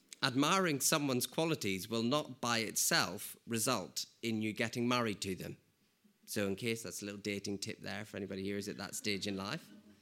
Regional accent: United Kingdom; from the UK.

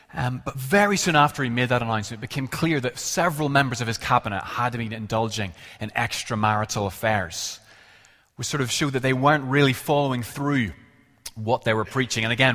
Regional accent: Ireland; Maybe it's because I'm Irish, but I've always enjoyed the comedy series Father Ted.

